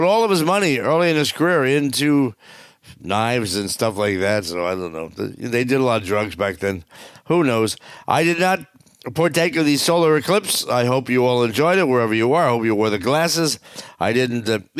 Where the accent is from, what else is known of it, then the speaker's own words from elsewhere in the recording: New Jersey, United States; And I tell the Swedish people, I'm from Jersey.